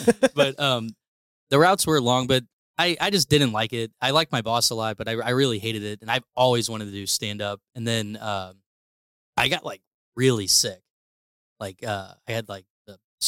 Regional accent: St. Louis, Missouri, United States; now in Chicago, United States; I'm a comedian from St. Louis, now based in Chicago.

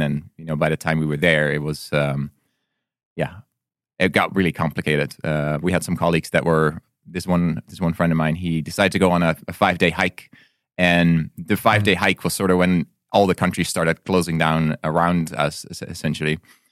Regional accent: Netherlands; now in United States; I grew up in Europe. I'm from the Netherlands. I did my PhD in the Netherlands. I studied in Sweden for a year.

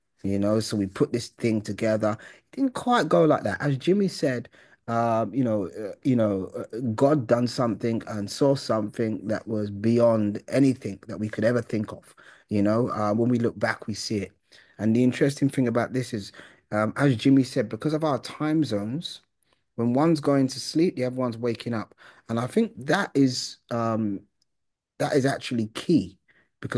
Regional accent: United Kingdom; now in Turkey; I'm from the UK. I'm not from Turkey, I'm from the UK. So when I moved to Turkey

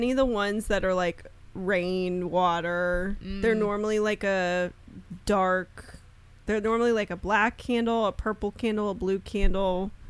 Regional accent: Charlotte, North Carolina, United States; because I grew up in Charlotte, we were always going to Chick-fil-A.

